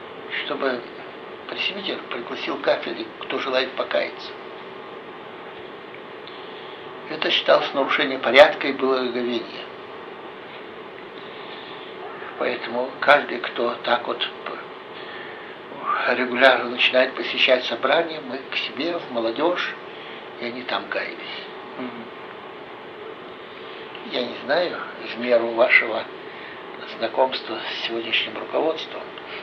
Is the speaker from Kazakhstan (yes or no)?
no; Saint Petersburg, Russia; moved away as an adult; also born or lived in Chisinau, Moldova; Вот так я уроженец, блокадник Ленинграда. Уехал из Ленинграда и прописался в Кишиневе. Так мы оказались в Кишиневе 63-го года.